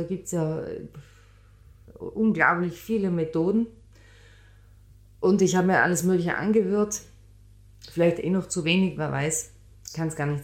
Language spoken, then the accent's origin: German; Tyrol, Austria; Wie man hört, bin ich ja keine Vorarlbergerin, sondern Tirolerin, im Herzen immer geblieben.